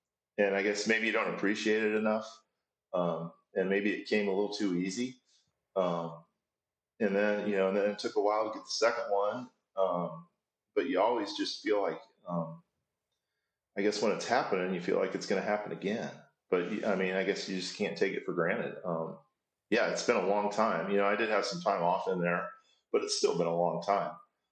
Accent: Nebraska, United States; And growing up in Nebraska, we just didn't get exposed to that, much growing up, when I was a kid.

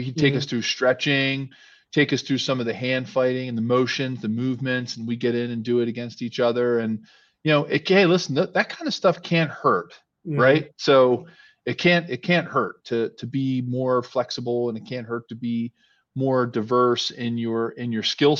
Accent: Philadelphia, Pennsylvania, United States; hour two away from where I grew up in Philly.

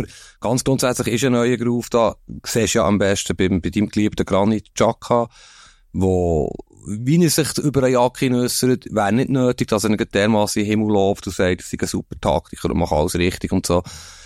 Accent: Switzerland; wir sind Schweizer

